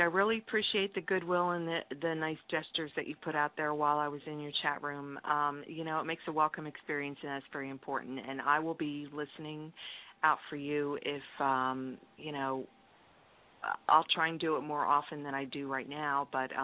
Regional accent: East Coast, United States; I kind of understand that, you know, I'm from the East Coast and I'm kind of used

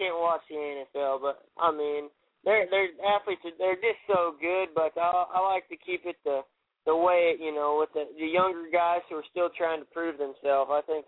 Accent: Washington, United States; I've been a Washington State Cougars fan since I was little, just because I was right there from Washington.

